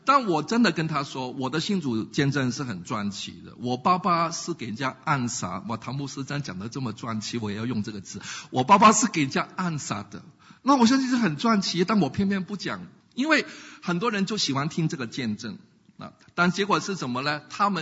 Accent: Hong Kong; 我们香港人不懂地理

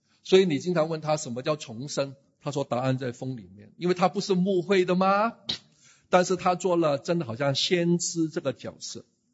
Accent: Guangdong, China; 就是好像我们广东人所说啊

